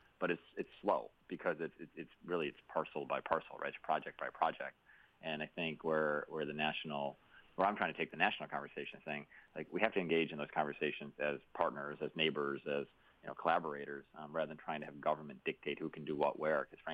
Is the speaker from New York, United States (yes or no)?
yes; Syracuse, New York, United States; And my hometown of Syracuse, New York, has had some challenges